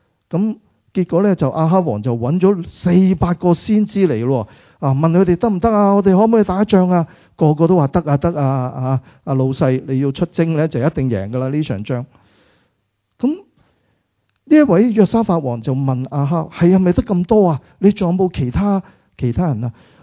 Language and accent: Cantonese; Guangdong, China; 我们广东人